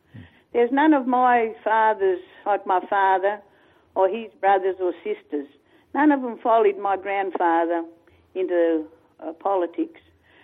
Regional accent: Cummeragunga, New South Wales, Australia; born there; I was born on Cummeragunga Mission in 1935. My mother was of the Yorta Yorta people

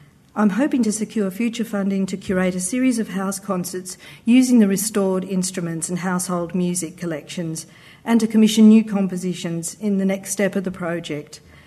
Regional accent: Lismore, New South Wales, Australia; also born or lived in Melbourne; My family moved from Melbourne to northern New South Wales when I was very young, and I grew up in Lismore, a country town with a rich musical history.

